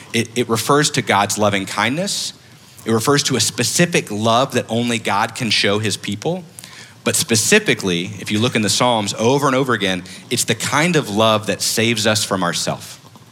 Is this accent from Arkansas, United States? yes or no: no; Houston, Texas, United States; And we said, we're from Houston.